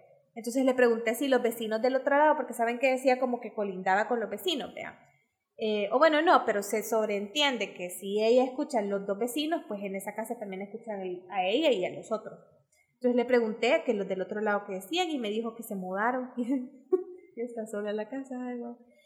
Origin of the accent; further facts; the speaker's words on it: Santa Ana, El Salvador; now in San Salvador, El Salvador; Yo soy de Santa Ana y me mudé hace 4 años a San Salvador por trabajo.